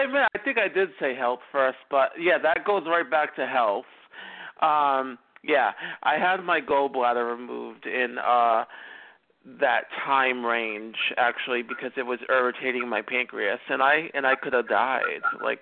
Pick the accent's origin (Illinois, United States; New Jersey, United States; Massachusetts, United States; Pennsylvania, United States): Massachusetts, United States; Boston; now in Houston, United States; Well, I'm in Houston, Texas, but I'm not from Texas. Originally, I'm from Boston. You can't hear the twang, so I'm from Boston.